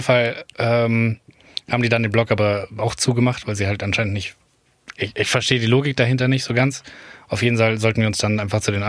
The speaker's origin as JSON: {"language": "German", "town": "Munich", "region": "Bavaria", "country": "Germany", "said": "Und dann haben wir gesagt, wir kommen aus Deutschland. Und, München."}